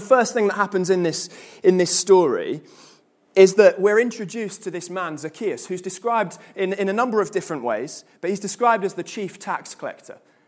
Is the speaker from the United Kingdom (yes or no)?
yes; United Kingdom; the United Kingdom, and the Olympic torch relay happened all around the country, and it passed through my hometown.